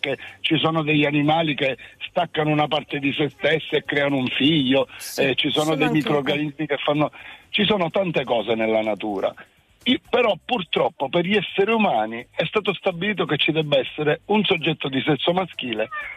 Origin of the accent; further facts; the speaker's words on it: Palermo, Sicily, Italy; Sono da Palermo.